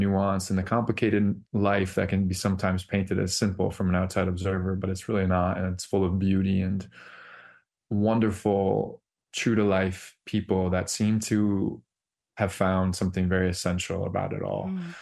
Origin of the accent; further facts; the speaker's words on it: Seymour, Wisconsin, United States; shaped me as a young man growing up in Seymour, Wisconsin, in small town America, and all the small towns across the state that I frequented growing up